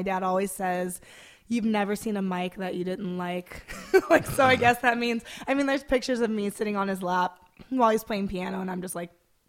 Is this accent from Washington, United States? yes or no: yes; Skyway, Washington, United States; I grew up in Skyway, so I was in the hood.